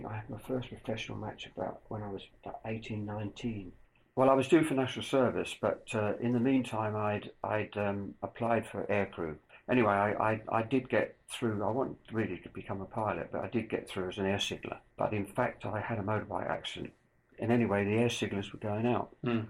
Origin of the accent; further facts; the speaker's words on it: Chelmsford, East of England, United Kingdom; born there; I was born in Chelmsford, Essex. All my family were around there.